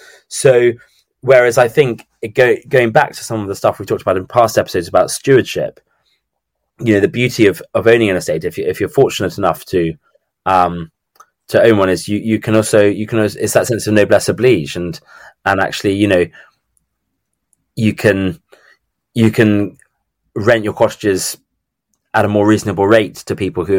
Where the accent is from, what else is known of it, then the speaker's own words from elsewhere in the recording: South East England, United Kingdom; the village near where I grew up in Surrey, Shere